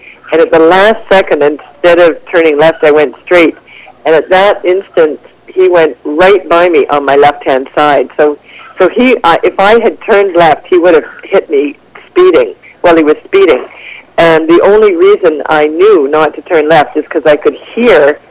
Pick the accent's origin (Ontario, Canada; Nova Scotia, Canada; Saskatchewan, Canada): Ontario, Canada; I'm from Ontario, but I always come out here to ride in March